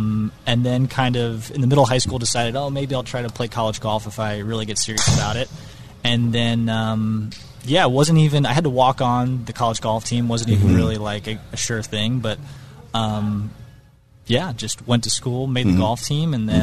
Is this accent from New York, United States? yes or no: no; Colorado, United States; so yeah, I grew up in Colorado playing golf, but lots of other sports too, baseball.